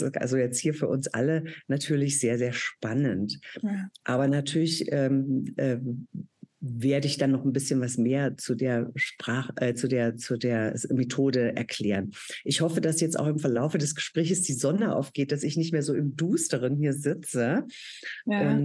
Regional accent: Thuringia, Germany; moved away as an adult; Ich stamme aus Ostdeutschland, aus der DDR, da bin ich ja aufgewachsen.

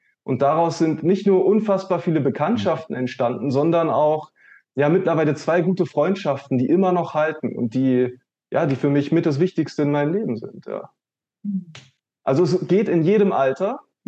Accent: Australia; now in Berlin, Germany; Als ich hier nach Berlin gekommen bin, also ich bin ja aus Australien nach Berlin

